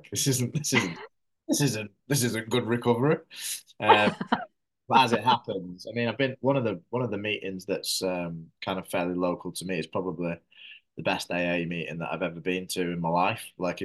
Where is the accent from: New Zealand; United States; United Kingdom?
United Kingdom; London; moved away; also born or lived in abroad; But I moved from London, so that was my original spot was London.